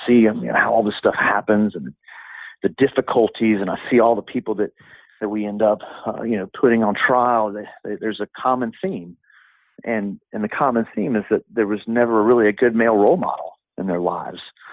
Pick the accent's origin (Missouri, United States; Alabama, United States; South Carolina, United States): South Carolina, United States; Greenwood; we have a really cool facility here in my hometown of Greenwood, South Carolina